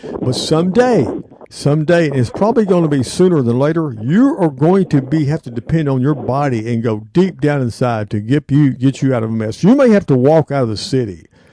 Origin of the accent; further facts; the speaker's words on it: Southern US, United States; Matt is a Southerner. I'm a Southerner.